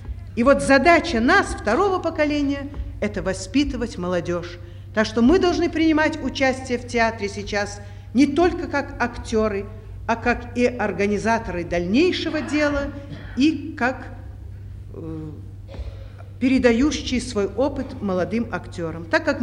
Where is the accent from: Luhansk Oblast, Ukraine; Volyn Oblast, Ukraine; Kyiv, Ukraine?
Kyiv, Ukraine; now in Moscow, Russia; так и я всегда из Киева стремилась в Москву